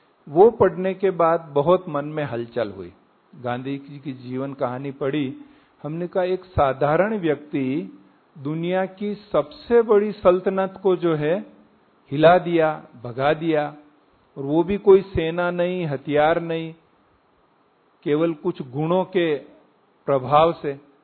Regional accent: Rajasthan, India; हमारा गांव यहाँ माउंट आबू से थोड़ा दूर उदयपुर, आपने नाम सुना होगा, उदयपुर के पास में गांव है। तो वहाँ फिर दसवीं तक वहाँ पूरी पढ़ाई करके फिर उदयपुर आ गए कॉलेज करने के लिए

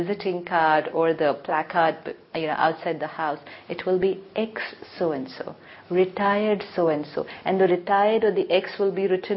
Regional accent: India; Who am I? I am Indian. I live in India.

